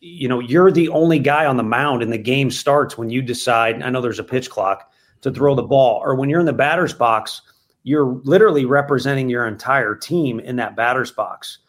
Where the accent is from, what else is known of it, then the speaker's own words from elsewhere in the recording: St. Louis, Missouri, United States; So I grew up in St. Louis where Whitey Ball, I was real young, but I was a big baseball fan